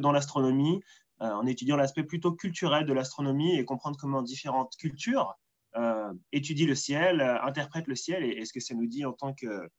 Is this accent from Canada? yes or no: no; Soisy-sous-Montmorency, Île-de-France, France; born there; moved away as an adult; Donc, je suis né près de Paris, à Soisy-sous-Montmorency.